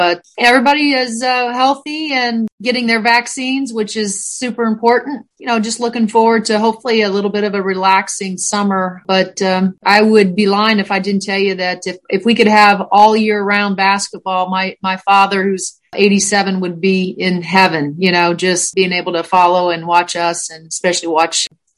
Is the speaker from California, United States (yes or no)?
no; Indiana, United States; I grew up in Southern Indiana, as you mentioned, and grew up just loving this game.